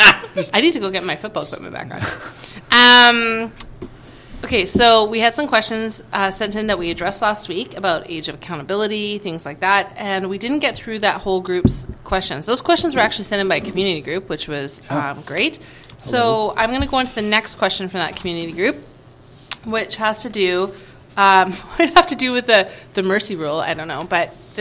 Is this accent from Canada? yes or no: yes; British Columbia, Canada; Well, you know, we're British Columbians.